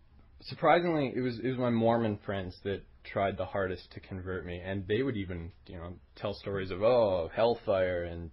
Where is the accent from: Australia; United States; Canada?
Canada; Alberta; growing up in Alberta around the age of 10 and 12